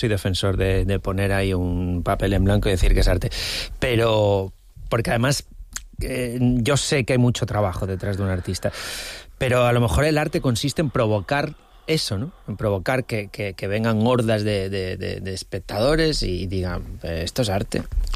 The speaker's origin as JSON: {"language": "Spanish", "town": "Madrid", "region": "Community of Madrid", "country": "Spain", "said": "Ya, porque eres de tal y yo soy de Madrid."}